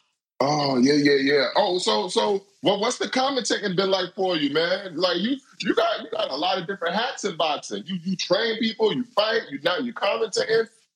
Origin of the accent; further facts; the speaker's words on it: New York, United States; See, I'm from New York, so we say Jetta.